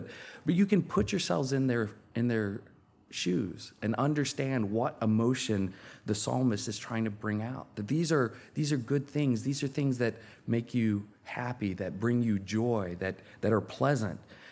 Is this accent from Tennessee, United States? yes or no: yes; Tennessee, United States; growing up in Tennessee and we would have very hot summers